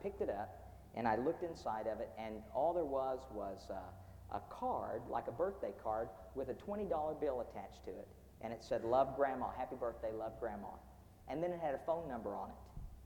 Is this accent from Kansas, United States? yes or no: no; Oklahoma, United States; When I was a boy growing up in Oklahoma and in my Sunday school class